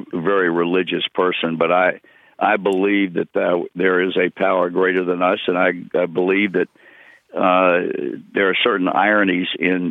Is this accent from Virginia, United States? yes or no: yes; Virginia, United States; moved away as an adult; also born or lived in North Carolina; now in Cincinnati, United States; being a guy who was born and raised in the South in Virginia and went to school in North Carolina and worked in that state and went back to Virginia and then came to Cincinnati from there.